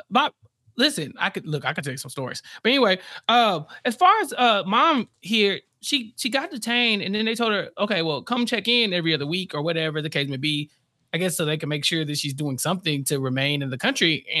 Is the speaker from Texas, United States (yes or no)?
yes; Texas, United States; As a Texan, ice is always kind of like in the atmosphere as people are talking about it.